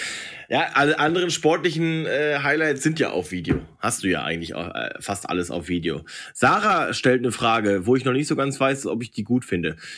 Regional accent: North Rhine-Westphalia, Germany; ich bin ja im Pott aufgewachsen, da sagen dir die Leute auf die Schnauze zu, was sie von dir denken

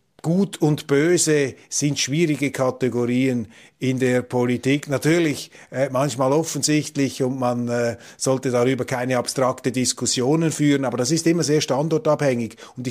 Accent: Switzerland; Als Schweizer sowieso nicht.

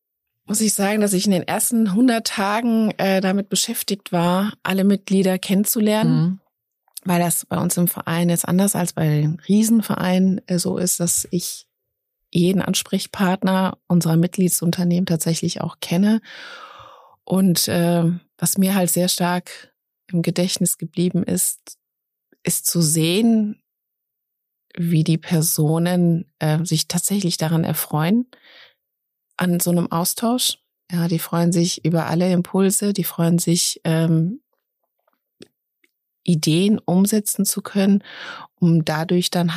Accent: Troisdorf, North Rhine-Westphalia, Germany; moved away as an adult; also born or lived in Wiesbaden; now in Frankfurt, Germany; tatsächlich aus der Nähe von Köln. Also ich bin geboren in Troisdorf und auch dort aufgewachsen und bin vor knapp 20 Jahren dann nach Hessen beziehungsweise erst nach Wiesbaden und dann nach Frankfurt gezogen.

